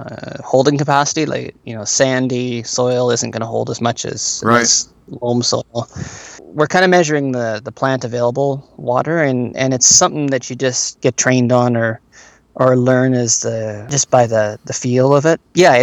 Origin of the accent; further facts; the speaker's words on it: Ontario, Canada; like I grew up in Ontario, like in southern Ontario